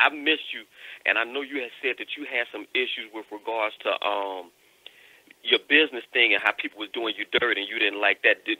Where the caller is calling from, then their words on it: Philadelphia, Pennsylvania, United States; I'm calling from Philadelphia.